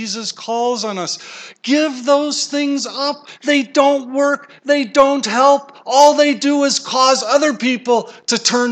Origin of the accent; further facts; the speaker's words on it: Chicago, Illinois, United States; also born or lived in Taipei; I was born and raised in Chicago.